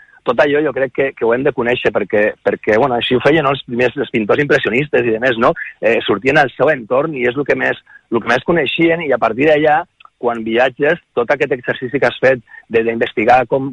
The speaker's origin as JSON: {"language": "Catalan", "town": "L'Hospitalet de l'Infant", "region": "Catalonia", "country": "Spain", "tie": "born or raised there", "said": "vam néixer a l'Hospitalet de l'Infant als 70 de 80 vam tenir molta sort"}